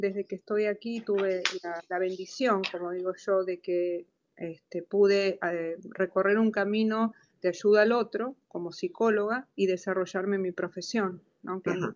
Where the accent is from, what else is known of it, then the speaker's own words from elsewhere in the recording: Argentina; moved away as an adult; soy argentina, vine acá hace 20 años con niños muy chiquitos.